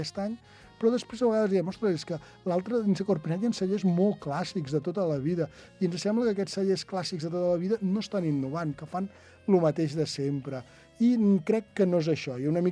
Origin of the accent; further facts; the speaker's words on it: Sant Sadurní d'Anoia, Catalonia, Spain; jo soc de Sant Sadurní i en sé molt de vins escumosos, en sé molt del cava.